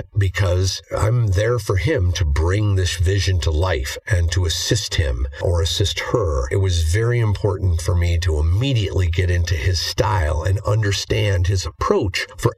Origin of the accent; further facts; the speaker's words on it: Nigeria; from Nigeria.